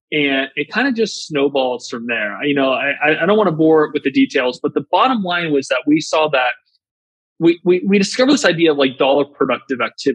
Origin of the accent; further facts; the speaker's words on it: Virginia, United States; So I grew up in Northern Virginia on a farm.